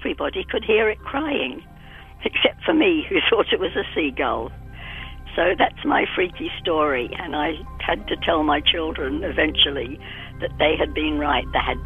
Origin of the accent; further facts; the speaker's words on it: New Zealand; born there; also born or lived in Shetland Islands; now in Russell, New Zealand; I live in Russell now, although I have spent most of my life overseas. I was born in New Zealand. And my last long-term residence was in the Shetland Islands